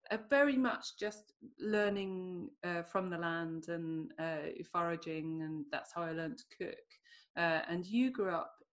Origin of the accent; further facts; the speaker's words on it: Ireland; I don't speak Gaelic, and yet because I'm Irish, people expect me to.